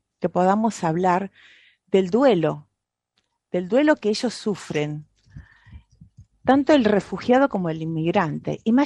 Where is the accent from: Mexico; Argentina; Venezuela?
Mexico; now in United States; Digo, la crisis, yo emigré de México a Estados Unidos